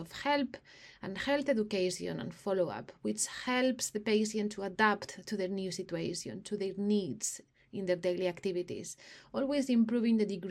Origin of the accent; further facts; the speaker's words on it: Spain; English is a second language; now in London, United Kingdom; I am originally from Spain